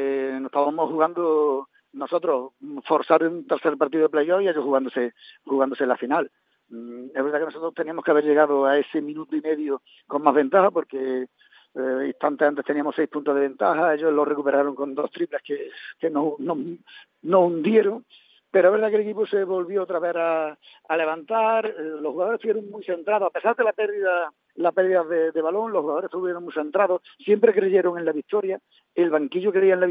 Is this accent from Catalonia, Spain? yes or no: no; Cabra, Andalusia, Spain; Bueno, de hecho, yo soy de Cabra, ¿qué más te voy a decir?